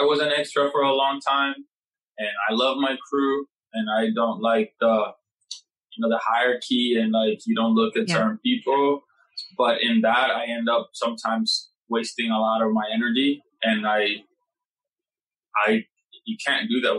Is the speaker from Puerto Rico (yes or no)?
yes; Puerto Rico; and I come from Puerto Rico